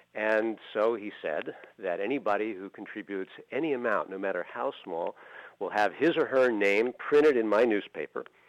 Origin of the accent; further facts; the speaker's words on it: New York, United States; but I'm an American, I'm a New Yorker